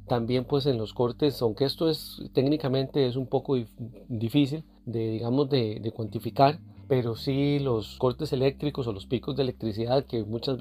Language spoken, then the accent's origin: Spanish; Desamparados, San José, Costa Rica; yo soy vecino de Desamparados toda la vida